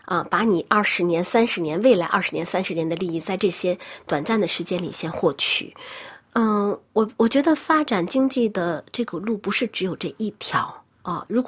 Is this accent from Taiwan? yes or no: no; China; 因为我是中国人，我的市场主要在中国